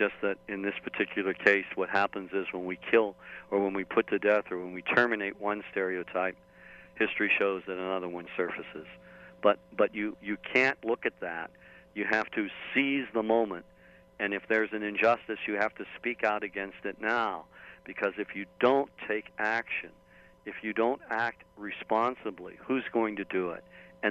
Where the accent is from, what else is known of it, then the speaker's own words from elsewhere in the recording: Pittsburgh, Pennsylvania, United States; also born or lived in McKeesport; I grew up in the Pittsburgh area, you know, and the third person was an English professor who grew up near where I was born in McKeesport, Pennsylvania.